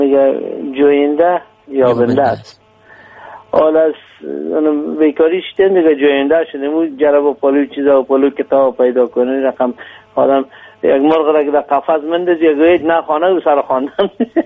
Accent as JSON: {"language": "Persian", "country": "Afghanistan", "said": "چرا نمیرم وطنم مثل زاده از اون خاک استم"}